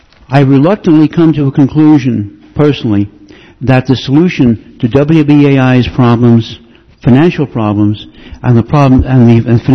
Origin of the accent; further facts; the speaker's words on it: Staten Island, New York, United States; I'm from Staten Island, still a part of New York City.